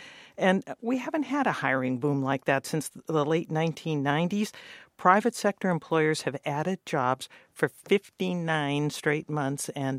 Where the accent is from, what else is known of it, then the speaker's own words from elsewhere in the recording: Youngstown, Ohio, United States; And I grew up in Youngstown. There's a steel mill there that makes fracking pipe.